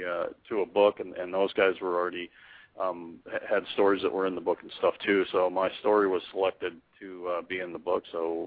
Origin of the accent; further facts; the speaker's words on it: Minnesota, United States; I grew up in Minnesota.